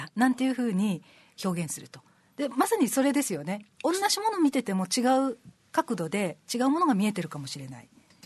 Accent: Shuri, Okinawa, Japan; 私は首里の出身なので、実は結構大きくなるまで、民謡とエイサーをよく知らなかったんですよ。

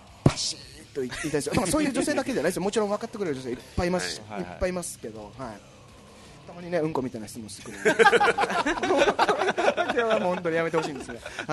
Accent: Naha, Okinawa, Japan; 沖縄で生まれて、いろん泊まり幼稚園に行って、あの、泊まり小学校に行って那覇中学校に行って

